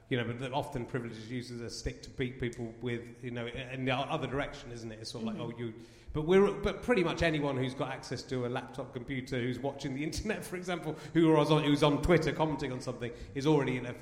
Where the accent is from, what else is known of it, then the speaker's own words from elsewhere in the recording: South West England, United Kingdom; Because I was just a comprehensive school kid, and I found it quite intimidating and prejudicial towards me. And I was just from Somerset, so.